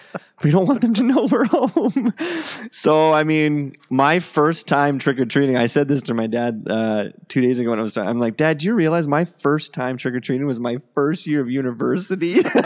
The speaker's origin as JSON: {"language": "English", "town": "Ottawa", "region": "Ontario", "country": "Canada", "tie": "born or raised there", "said": "I remember this growing up in Ottawa."}